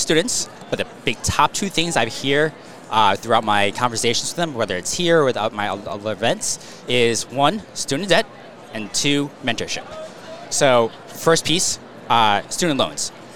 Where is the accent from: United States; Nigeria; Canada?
United States; Staten Island, New York; I'm from New York. I'm from Staten Island, New York.